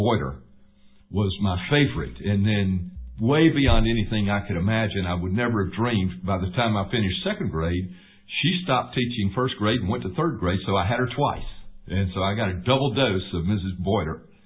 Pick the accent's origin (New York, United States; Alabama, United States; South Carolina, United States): South Carolina, United States; Startex; Well, I was born and raised in Startex, South Carolina. It's a small textile mill village in Spartanburg County, not too far from here in Greenville.